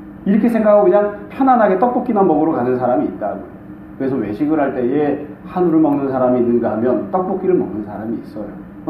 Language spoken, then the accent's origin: Korean; South Korea; 왜 이렇게 이 땅에서 이 한국 사람으로 태어났을까?